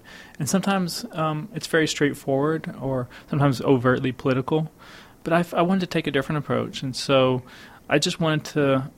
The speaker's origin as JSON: {"language": "English", "town": "Gonzales", "region": "Texas", "country": "United States", "tie": "born or raised there", "said": "also from friends of mine growing up in Gonzales, Texas, which is a majority Latino farming community. So I knew a lot of families similar to this one when I was a child."}